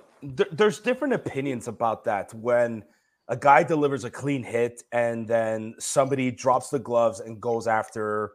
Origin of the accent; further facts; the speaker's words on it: Canada; as a Canadian and hockey fan, my God, like my childhood was being able to play some ODR.